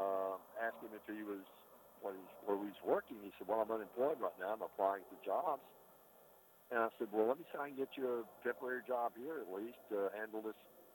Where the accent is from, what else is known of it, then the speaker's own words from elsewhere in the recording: Alabama, United States; I was from Alabama, so he was, I think, a Bama fan